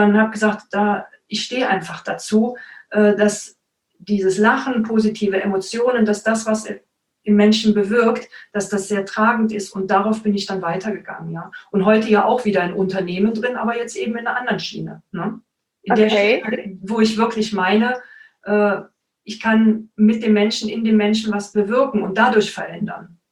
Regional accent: Cologne, North Rhine-Westphalia, Germany; now in Stuttgart, Germany; Ich komme tatsächlich aus Köln.

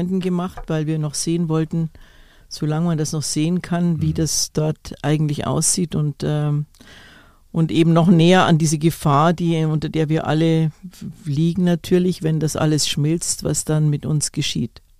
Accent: Munich, Bavaria, Germany; Ich bin ein Münchner Kind, bin gern daheim.

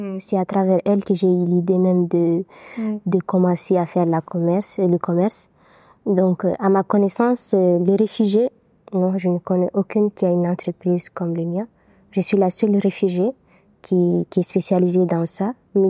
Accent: Central African Republic; retourner dans mon pays d'origine, la Centrafrique

